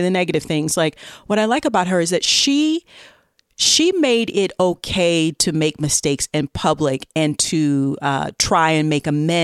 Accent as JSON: {"language": "English", "region": "the South", "country": "United States", "said": "And it turns out Paula Deen, which as a Southerner, I was not surprised at all."}